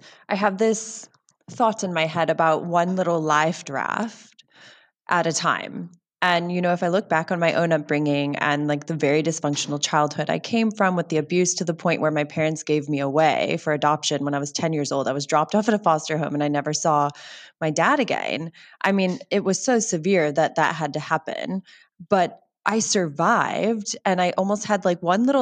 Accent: United States; if you look at America, my home country

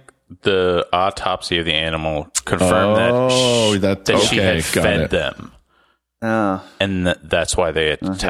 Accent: Nova Scotia, Canada; And like our Venn diagrams overlap where we're all from Cape Breton.

